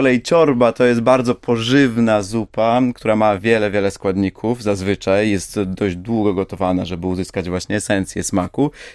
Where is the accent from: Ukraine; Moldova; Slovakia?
Moldova; Chișinău; Kiszyniowianin, tak, pochodzę z Kiszyniowa.